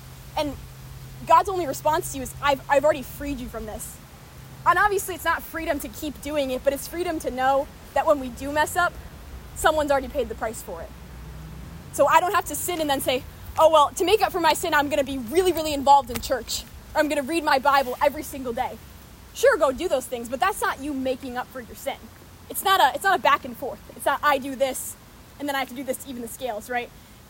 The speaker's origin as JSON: {"language": "English", "region": "Massachusetts", "country": "United States", "said": "I'm from Massachusetts, so I had to make that reference."}